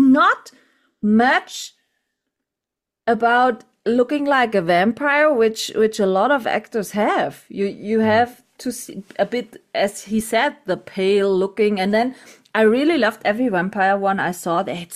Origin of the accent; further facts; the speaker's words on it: Germany; English is a second language; I have a big castle here in my hometown, and I shoot it with a French production, French movie in my hometown castle.